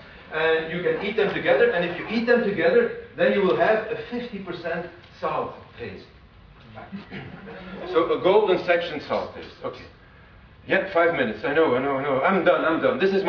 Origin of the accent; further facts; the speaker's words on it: Belgium; since we are from Belgium, of course, we wanted to make hyperbolic paraboloid chocolate.